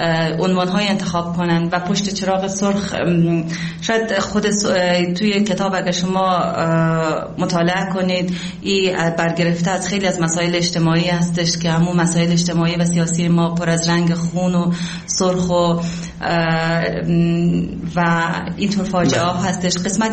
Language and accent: Persian; Daykundi, Afghanistan; born there; also born or lived in Iran; متولد شهرستان دایکندی هستم و فارغ تحصیل ادبیات. 30 سال در ایران زندگی کردم و الان 6 سال میشه که در افغانستان حضور دارم.